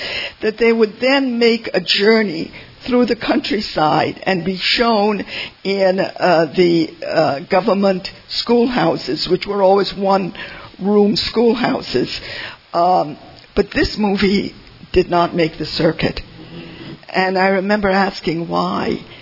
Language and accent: English; Saint Kitts, St. Kitts & Nevis; And I grew up in a colony. I grew up in the West Indies, in a small island called St. Kitts.